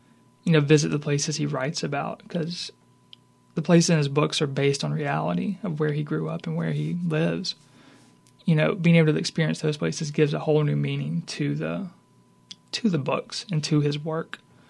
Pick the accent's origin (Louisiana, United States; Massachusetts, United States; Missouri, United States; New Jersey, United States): Louisiana, United States; You know, growing up in North Louisiana, you always hear that things are different down here, and you don't necessarily realize it until you move down here.